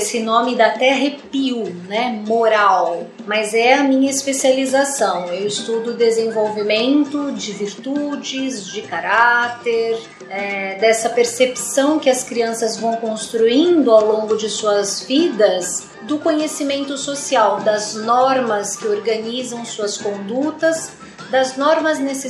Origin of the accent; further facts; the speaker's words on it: Americana, São Paulo, Brazil; born there; eu fui trabalhar numa região de muita periferia, de periferia da cidade de Americana, a cidade onde eu nasci